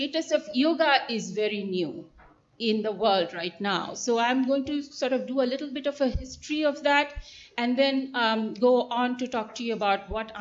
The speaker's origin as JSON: {"language": "English", "town": "Kolkata", "region": "West Bengal", "country": "India", "tie": "born or raised there", "said": "I grew up in India, I grew up in Calcutta, so of course I was introduced to yoga as a child growing up there and also as an adult. I finished my undergraduate degree there."}